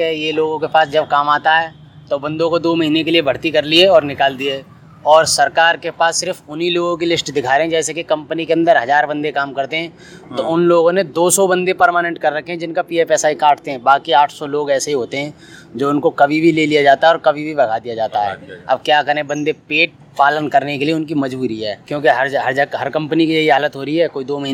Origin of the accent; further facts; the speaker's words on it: Mathura, Uttar Pradesh, India; मैं सर मथुरा का रहने वाला हूँ।